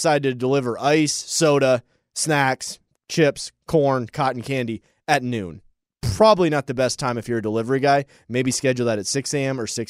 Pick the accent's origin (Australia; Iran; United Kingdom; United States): United States; Eureka, California; So then I had to wait all the way until I got to my hometown, Eureka, and then I was able to get gas in Eureka.